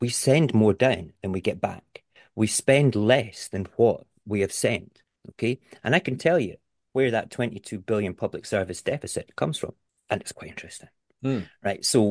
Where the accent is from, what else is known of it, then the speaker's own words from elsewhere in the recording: Scotland, United Kingdom; I am a Scottish independence activist. I am very much that since I was 12 years old, and I'm 53 now.